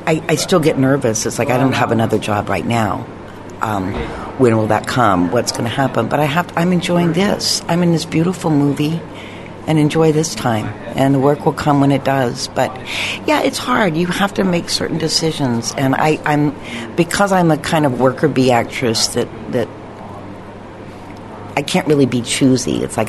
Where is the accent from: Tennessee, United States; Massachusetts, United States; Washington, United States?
Tennessee, United States; I remember doing a film festival in my hometown in Tennessee